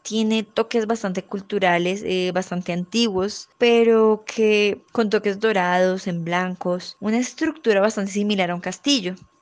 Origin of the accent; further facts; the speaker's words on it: Colombia; Así que como colombianos, como artistas